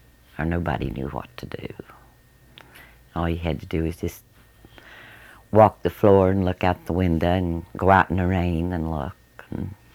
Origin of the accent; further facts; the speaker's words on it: United States; I was raised on Shaver's Mountain.